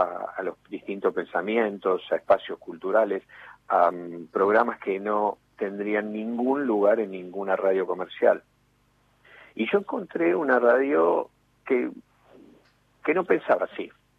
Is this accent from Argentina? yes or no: yes; Argentina